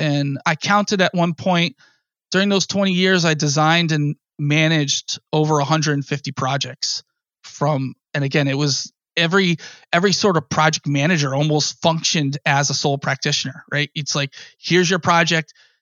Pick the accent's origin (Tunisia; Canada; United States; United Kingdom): United States; Massachusetts; I'm a licensed architect. I'm from Massachusetts. I know the regulations here.